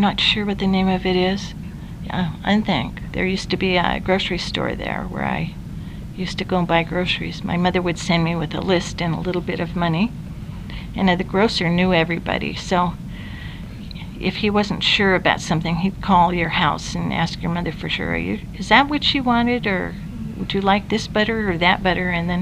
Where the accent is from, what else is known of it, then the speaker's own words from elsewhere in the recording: Portland, Oregon, United States; I was born here in Portland, at Portland Sanitarium Hospital, which is no longer existing. That was 1944. That was during the World War II years. I lived on the corner of Failing in Vancouver until I was a teenager.